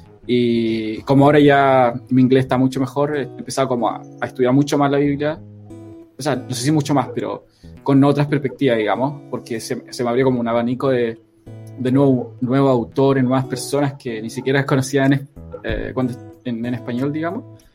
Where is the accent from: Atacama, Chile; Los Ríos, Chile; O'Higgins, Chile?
Los Ríos, Chile; Valdivia; soy de Valdivia originalmente, Chile, una ciudad más linda del sur de Chile.